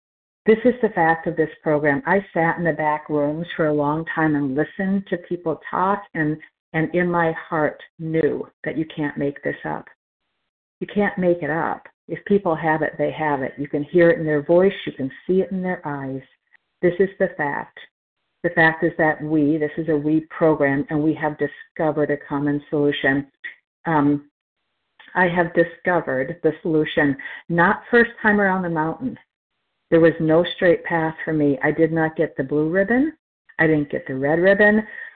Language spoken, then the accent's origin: English; Florida, United States; I'm from Florida, Eastern Standard Time.